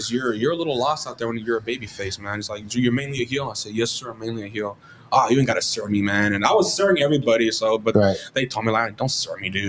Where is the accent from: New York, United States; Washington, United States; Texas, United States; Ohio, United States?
Texas, United States